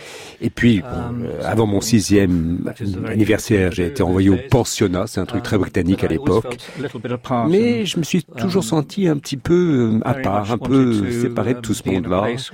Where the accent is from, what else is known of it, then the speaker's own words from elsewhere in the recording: West Bengal, India; j'ai grandi dans le West Bengal, à 90 kilomètres environ de Calcutta. Alors, j'ai pas été scolarisé là-bas